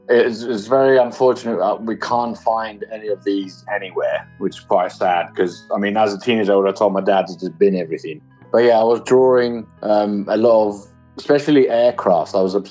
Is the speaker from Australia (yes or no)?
no; Corinth, Peloponnese, Greece; I'm bilingual because my mom's from London, she's English, and my dad's from Greece. So I grew up in Greece and then quite a small town near Athens called Corinthos.